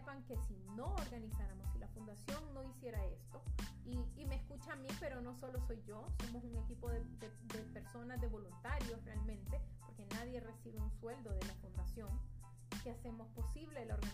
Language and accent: Spanish; Honduras; den a conocer Honduras por lo que realmente somos los hondureños